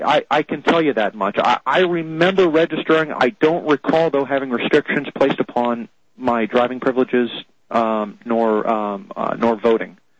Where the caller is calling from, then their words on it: Ohio, United States; Now, I'm calling from Ohio.